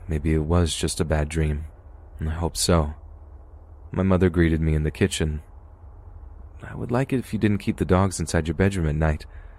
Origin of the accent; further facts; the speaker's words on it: Sweden; I'm from Sweden. When I was about 12, I had sleep paralysis.